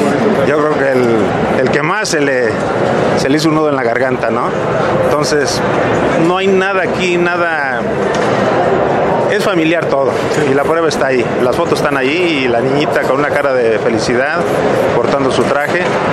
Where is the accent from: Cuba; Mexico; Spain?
Mexico; Juriquilla, Querétaro; born there; En ese estado nacimos, en Juriquilla, si se acuerdan.